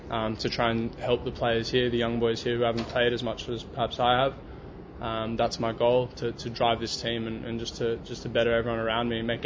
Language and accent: English; Sydney, New South Wales, Australia; now in Toronto, Canada; I'm from Sydney, Australia, and that's. That's something I consider quite lucky, in my opinion.